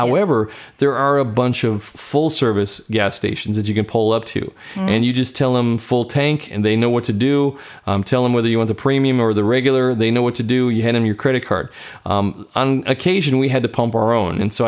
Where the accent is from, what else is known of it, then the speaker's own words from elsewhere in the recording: Canada; Yeah, we're from Canada, so...